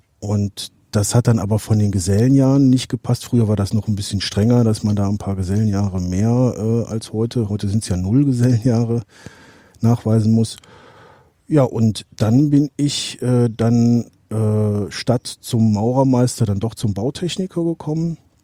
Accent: Alsdorf, North Rhine-Westphalia, Germany; ich komme hier aus dem Raum Aachen, ursprünglich aus Alsdorf, habe jetzt ein kleines Ingenieurbüro, klassischer Einzelkämpferstatus in Herzogenrath.

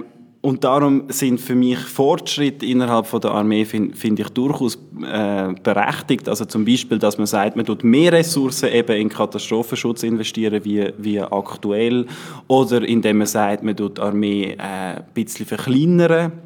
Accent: Switzerland; accent: mix of Bernese German and Valais German; now in Zurich, Switzerland; Als ich auf Zürich gekommen bin, haben mich einfach die Leute im Gymi ausgelacht wegen meinem Dialekt. Das ist so eine Mischung zwischen Berndeutsch und Walliserdeutsch.

